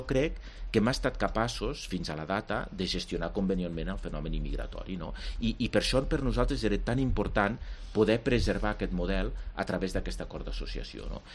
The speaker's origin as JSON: {"language": "Catalan", "country": "Andorra", "said": "nosaltres, com a andorrans, ara tenim enormes restriccions per operar en el mercat interior europeu"}